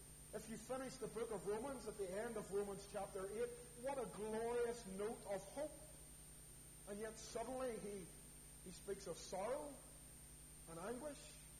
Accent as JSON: {"language": "English", "town": "Belfast", "region": "Northern Ireland", "country": "United Kingdom", "said": "I said, I'm from East Belfast."}